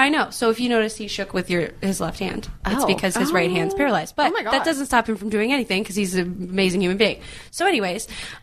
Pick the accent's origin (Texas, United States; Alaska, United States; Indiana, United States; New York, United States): Texas, United States; now in Los Angeles, United States; And not to mention, we're both from Texas.